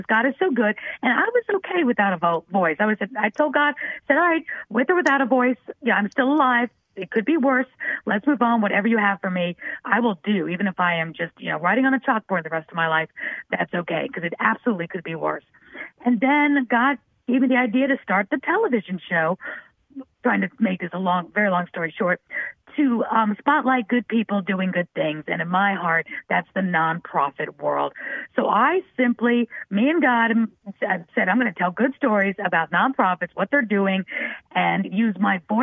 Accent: New York City, New York, United States; I was brought up in New York City.

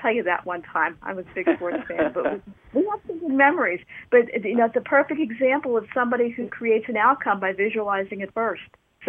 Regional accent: Pittsburgh, Pennsylvania, United States; Okay, so we're both from Pittsburgh, and we've established that in the past. We went to the same freaking high school.

